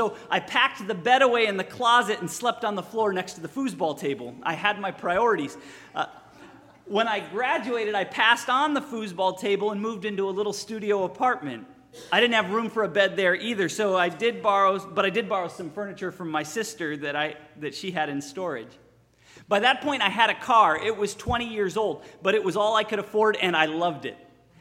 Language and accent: English; New York, United States; also born or lived in Southern California; Let me back up. I grew up in New York State, but went to college in Southern California.